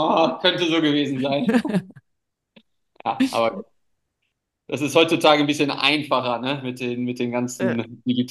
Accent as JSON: {"language": "German", "town": "Krefeld", "region": "North Rhine-Westphalia", "country": "Germany", "tie": "born or raised there", "said": "wir haben bei uns in Krefeld, wo ich groß geworden bin und viele Jahre Hockey gespielt habe"}